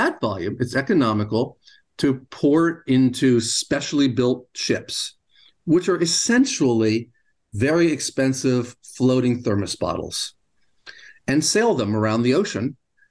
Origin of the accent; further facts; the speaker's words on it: United States; I grew up in the United States thinking